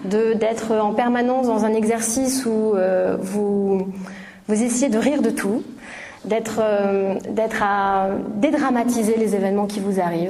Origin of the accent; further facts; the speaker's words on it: France; Enfin, puis je suis française, on est un peuple de colériques.